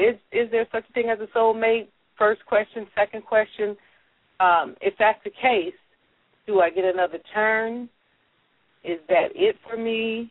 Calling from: Lakewood, California, United States; I'm calling currently from the city of Lakewood.

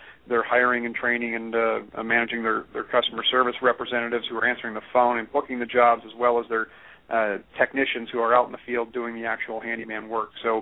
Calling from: Ann Arbor, Michigan, United States; I'm in Ann Arbor, Michigan

